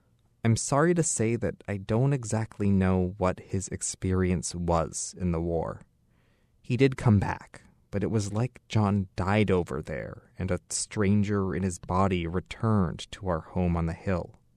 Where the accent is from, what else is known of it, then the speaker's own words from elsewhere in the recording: Portland, Maine, United States; I grew up on Munjoy Hill. I was the youngest of five, and I still remember going to register at the federal building on 4th Street when I turned 18 in 1973.